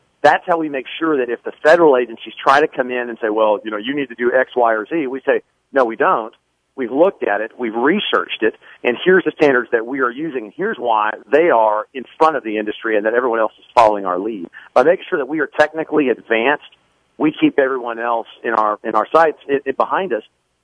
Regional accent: Irving, Texas, United States; Well, I grew up in Texas. Actually, grew up in the Irving area, Dallas.

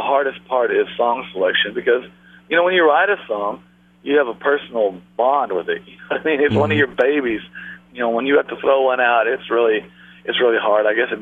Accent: Amarillo, Texas, United States; I grew up in Amarillo, so I grew up, you know, getting to do a lot of pheasant hunting, duck hunting, and you know, fishing down at Lake Meredith back when it had water in it.

